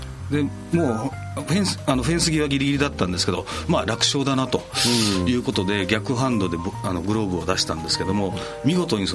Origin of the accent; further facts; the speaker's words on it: Hiroshima, Japan; はい、市内ですね